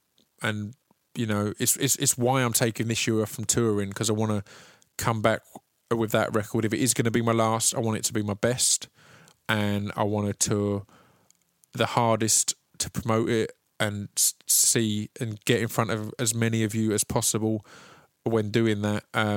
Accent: East of England, United Kingdom; I'm a dude from Essex who's lived in the same town his whole life

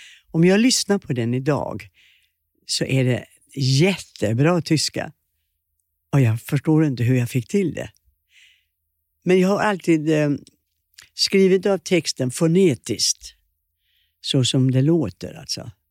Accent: Sweden; Jag är svensk.

